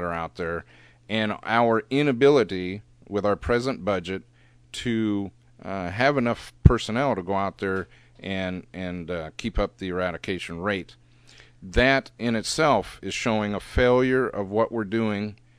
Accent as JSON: {"language": "English", "region": "California", "country": "United States", "said": "they actually chuckled when they found out I was from Mendocino County"}